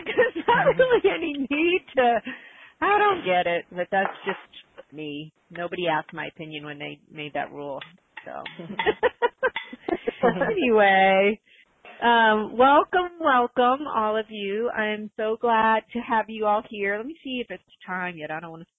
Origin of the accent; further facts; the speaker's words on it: Wayland, Massachusetts, United States; Oh, from Melrose? I grew up in Wayland.